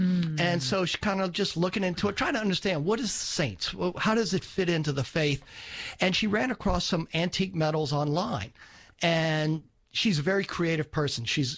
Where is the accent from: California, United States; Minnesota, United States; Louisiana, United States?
Louisiana, United States; New Orleans; The way this came about was, I was raised in New Orleans, raised Catholic.